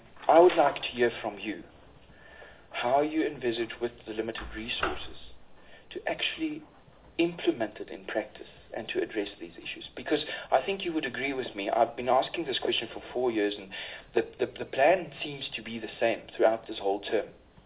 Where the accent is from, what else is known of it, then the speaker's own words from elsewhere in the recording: Free State, South Africa; I come from the Free State, Vredederi, which Mr. Abrams by now knows quite a lot about.